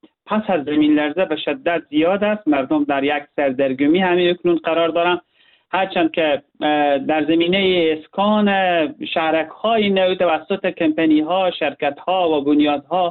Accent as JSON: {"language": "Persian", "region": "Herat", "country": "Afghanistan", "said": "من به عنوان یک هراتی"}